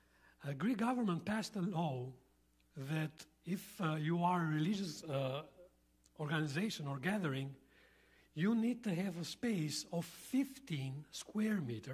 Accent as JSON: {"language": "English", "town": "Korçë", "region": "Korçë County", "country": "Albania", "tie": "born or raised there", "moved": "as an adult", "lives_now": "Athens, Greece", "said": "So we are both Albanian Americans, born and raised in Korçë, Albania. And we have been serving in Greece, in Athens, since 1996 with the church."}